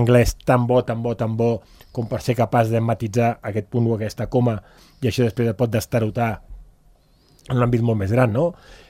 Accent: Catalonia, Spain; now in Andorra; no, perquè sóc català, però em sento gairebé andorrà, em queda poquet

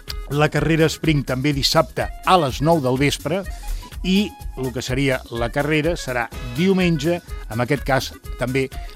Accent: Cornellà, Catalonia, Spain; Ah, mira, el meu poble.

